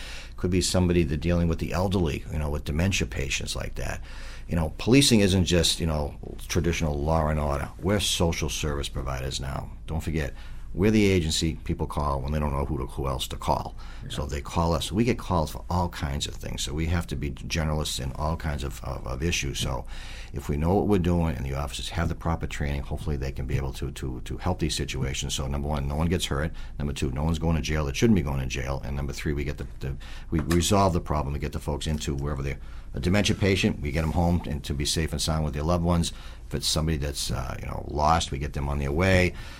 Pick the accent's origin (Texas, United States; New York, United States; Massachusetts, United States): Massachusetts, United States; Lynn; we all, for the most part, all were born and brought up in Lynn. You know, we came up through, we went to the Lynn schools